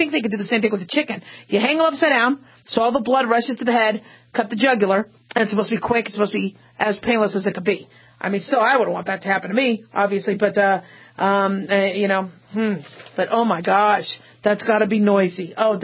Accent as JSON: {"language": "English", "region": "Nevada", "country": "United States", "said": "You know, I'm from Southern Nevada, so we have all the casinos out here and we're a 24-hour town."}